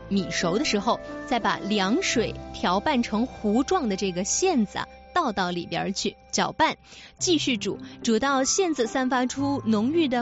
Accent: Suzhou, Jiangsu, China; 作为苏州人，我来告诉您，苏州人啊吃风扇凉面

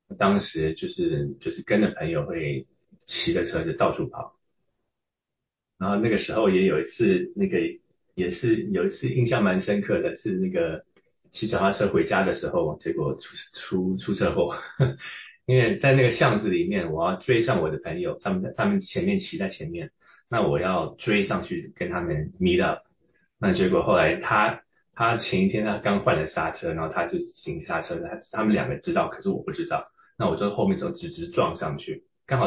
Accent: Taipei, Taiwan; 小学是在台北，一个丽人小学，是一个私立小学。

